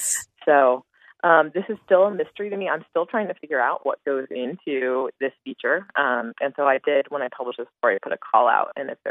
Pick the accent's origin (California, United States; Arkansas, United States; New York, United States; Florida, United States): Florida, United States; And I grew up in Florida, but my family's originally from Ohio